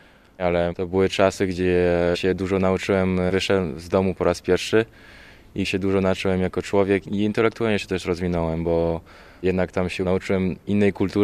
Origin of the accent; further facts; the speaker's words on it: France; Zawsze mówiłem, że jestem Francuzem z polskim sercem.